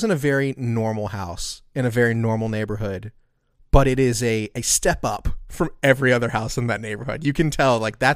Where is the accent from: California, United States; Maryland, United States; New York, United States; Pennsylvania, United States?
Maryland, United States; Aberdeen; So I grew up in Aberdeen.